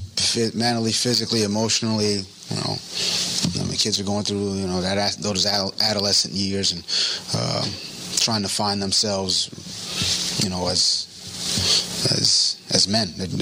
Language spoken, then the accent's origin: English; Brooklyn, New York, United States; I got a lot of life lessons growing up in Brooklyn